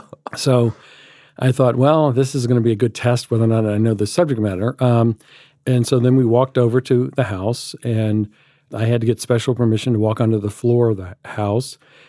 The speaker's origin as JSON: {"language": "English", "town": "Mobile", "region": "Alabama", "country": "United States", "tie": "born or raised there", "said": "I grew up Jewish in Alabama in the 1960s."}